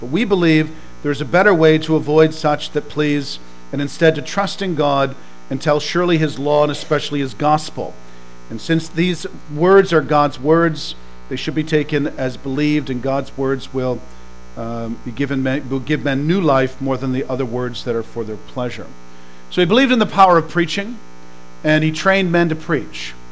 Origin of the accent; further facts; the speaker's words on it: England, United Kingdom; I'm so English that I can't even pronounce most French words, so don't even try.